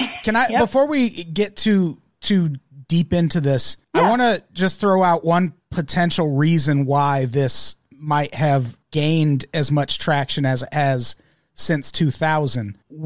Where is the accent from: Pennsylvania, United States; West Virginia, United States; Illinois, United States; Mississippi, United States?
Illinois, United States; Like I grew up in the Midwest, in Illinois specifically